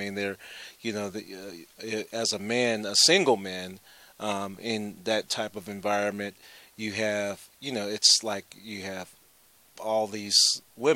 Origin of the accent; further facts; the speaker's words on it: Lancaster, California, United States; Well, growing up in Lancaster, California, it was more of a melting pot anyway, where you had various races, white, black, Hispanic, Asian.